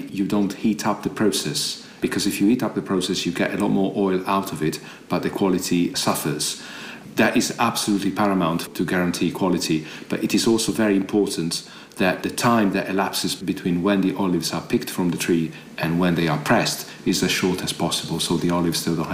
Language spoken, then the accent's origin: English; Genoa, Liguria, Italy; I was basically born in an olive grove. I was born in Genoa too many years ago.